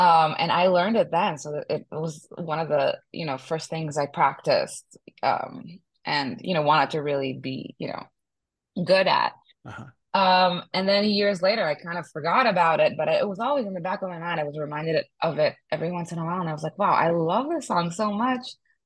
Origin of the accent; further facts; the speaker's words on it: Israel; I'm from Israel.